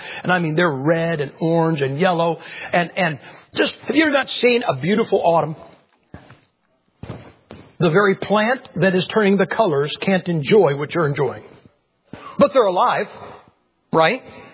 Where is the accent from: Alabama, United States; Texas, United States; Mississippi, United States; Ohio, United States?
Ohio, United States; You know, we are from Ohio. We're from the East.